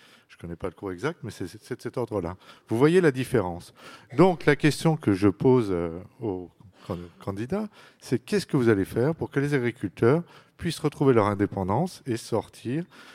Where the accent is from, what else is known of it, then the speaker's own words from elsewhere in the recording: Bourgogne-Franche-Comté, France; moved away as an adult; Je suis originaire de Saône-et-Loire, ça fait 25 ans que je l'ai quitté, j'y reviens souvent.